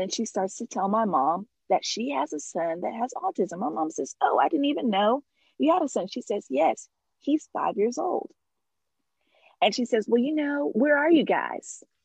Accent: California, United States; So we're from California. So I've lived on the West Coast. Okay. I've lived in the South. I've never lived on the East Coast.

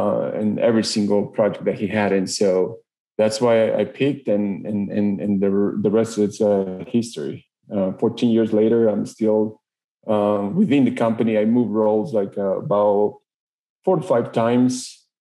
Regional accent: Ecuador; born there; first language Spanish; English is a second language; have an accent, and that accent is actually my first language is, Spanish. So I was born in South America in Ecuador, and I went to polytechnic school there.

